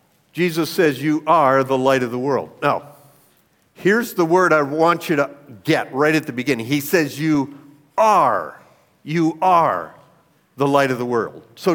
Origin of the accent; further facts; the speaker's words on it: Ontario, Canada; I'm from Canada. I grew up 20 minutes away from that lake that's been in the news in the last couple of weeks, right? I grew up in Ontario.